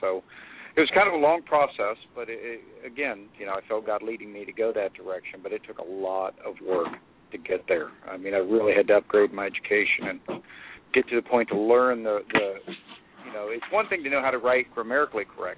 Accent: Merritt Island, Florida, United States; I'm a born and bred Floridian. I was born up in Brevard County, Florida, if any of you all know where that is, Merritt Island, where the Space Center is and everything.

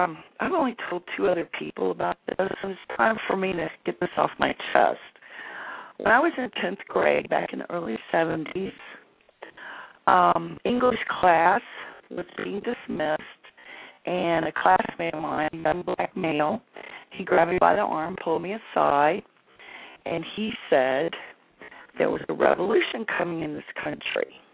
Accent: Hawaii, United States; born there; I was born in Hawaii. And I have a Hawaiian birth certificate.

